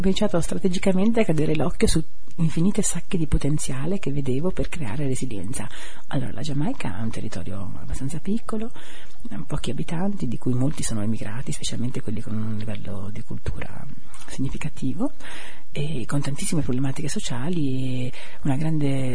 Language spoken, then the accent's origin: Italian; Liguria, Italy; chiaramente essendo ligure, c'è un certo talento per il fatto di consumare meno